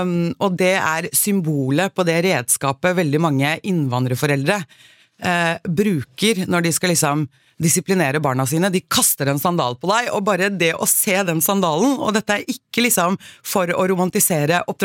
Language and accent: Norwegian; Oslo, Norway; jeg født og oppvokst I Oslo